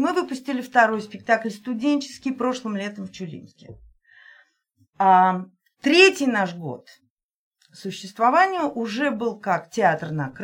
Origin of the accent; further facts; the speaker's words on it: Nizhny Novgorod, Nizhny Novgorod Oblast, Russia; moved away as an adult; я актриса, я из Нижнего Новгорода, я работала 13 лет в Нижегородском театре юного зрителя.